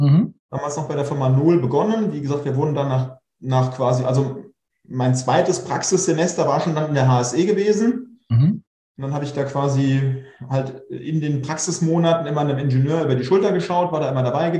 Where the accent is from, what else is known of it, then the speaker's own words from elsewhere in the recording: Hesse, Germany; regional gesehen bin ich quasi groß geworden in Funkstadt.